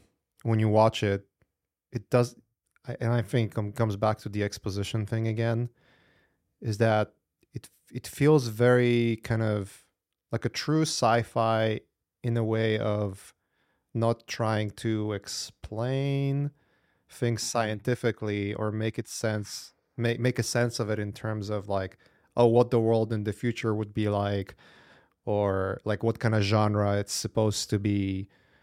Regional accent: Poland; because I come from Poland. I was born in Poland.

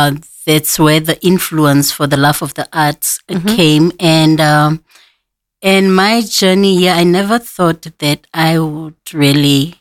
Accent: South Africa; now in Cork, Ireland; I am originally from South Africa.

